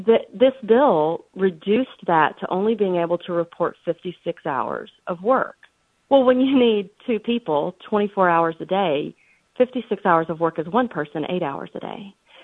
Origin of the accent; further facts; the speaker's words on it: Florida, United States; of course, I'm from Florida.